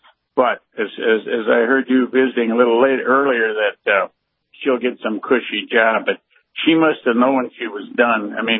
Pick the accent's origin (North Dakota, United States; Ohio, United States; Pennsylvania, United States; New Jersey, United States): North Dakota, United States; now in Minnesota, United States; Like I say, I grew up in North Dakota.